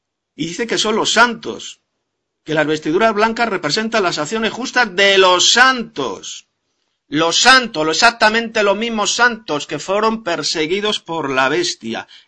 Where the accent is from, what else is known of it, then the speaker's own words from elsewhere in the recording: Madrid, Community of Madrid, Spain; de Madrid, España.